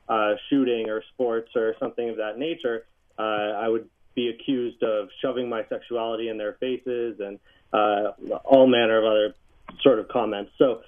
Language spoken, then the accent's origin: English; Georgetown, Massachusetts, United States; I grew up in New England. And I was lucky enough to go to a small public high school up in Massachusetts, Georgetown High School